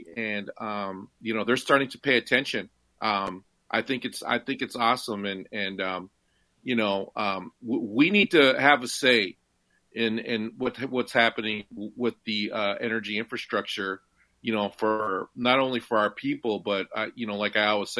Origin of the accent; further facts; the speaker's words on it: Minnesota, United States; And we're all from the Twin Cities.